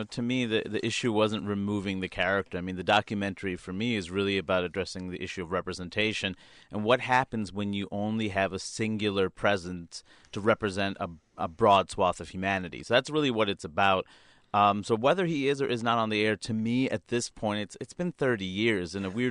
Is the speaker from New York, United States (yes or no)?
yes; New York City, New York, United States; I grew up in New York City, but even though I had the world in front of me, I was still sheltered.